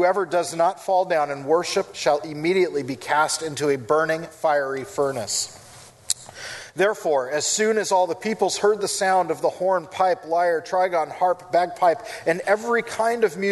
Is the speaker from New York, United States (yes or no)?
no; California, United States; But, I mean, growing up in California, I saw lots of egos many times over.